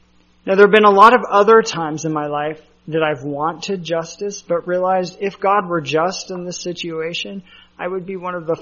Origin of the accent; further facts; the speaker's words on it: Colorado, United States; I grew up in Colorado, and I knew how to drive in Colorado.